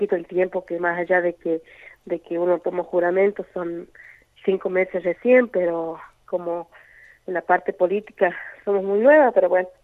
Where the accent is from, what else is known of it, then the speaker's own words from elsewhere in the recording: Lavalle, Santa Rosa, Argentina; yo resido en Lavalle, yo soy de Lavalle